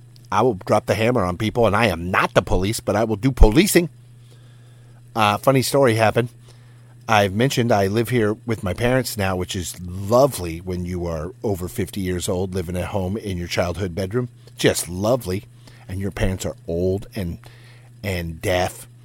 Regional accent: Downey, California, United States; I live in Downey. I grew up in Downey.

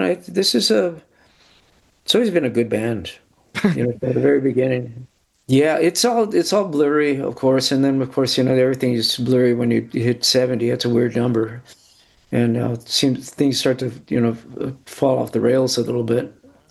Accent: East Los Angeles, California, United States; that pool of experience of growing up in East Los Angeles.

